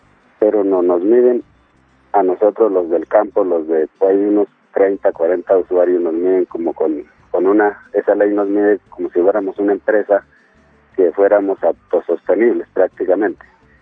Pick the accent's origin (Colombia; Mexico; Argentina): Colombia; Boyacá; por ejemplo aquí somos de Boyacá